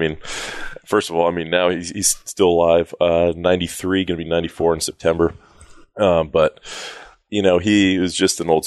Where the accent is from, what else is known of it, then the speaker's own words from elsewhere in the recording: New Mexico, United States; I think a lot of people, when I tell them I grew up in New Mexico, they think of like some dusty town with a tumbleweed and a couple horses.